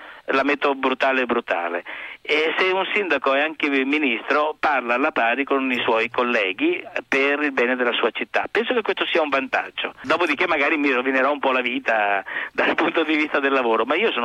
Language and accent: Italian; Venice, Veneto, Italy; born there; Il 26 maggio del 1950 sono nato a Cannaregio, che è un quartiere popolare di Venezia, da una famiglia di piccoli commercianti.